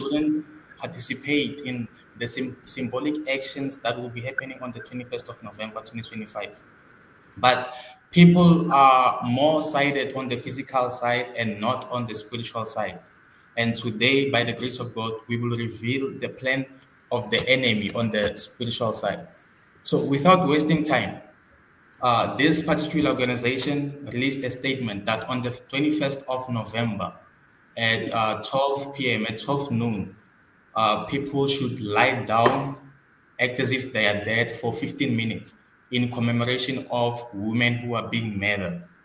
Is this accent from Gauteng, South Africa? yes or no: yes; Pretoria, Gauteng, South Africa; now in Cape Town, South Africa; I was born and raised in Pretoria, Soshanguve, but I'm currently pursuing my studies here in Cape Town.